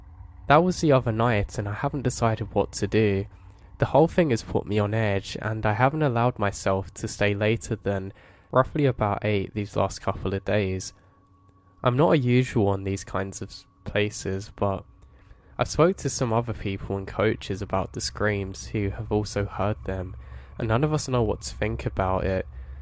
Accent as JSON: {"language": "English", "region": "New York", "country": "United States", "tie": "born or raised there", "said": "I grew up in New York and I know what a lighting bug looks like, but these aren't those."}